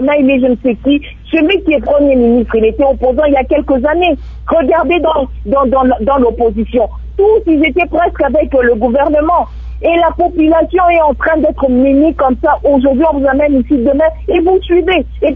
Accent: DR Congo; C'est notre droit en tant que Congolais.

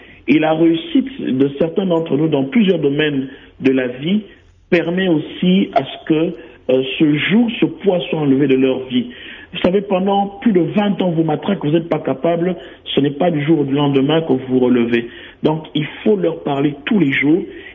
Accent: DR Congo; qui font la fierté de notre pays en tant que Congolais

